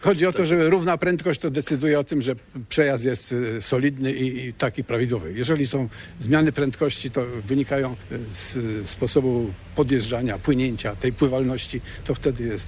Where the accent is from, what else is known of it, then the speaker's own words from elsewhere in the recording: Poznań, Greater Poland Voivodeship, Poland; ale my nie możemy, bo po prostu jesteśmy stąd